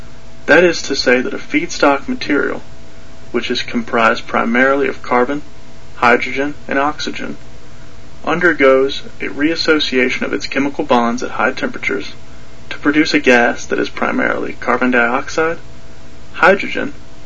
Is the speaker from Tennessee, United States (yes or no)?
yes; Tennessee, United States; In my home state of Tennessee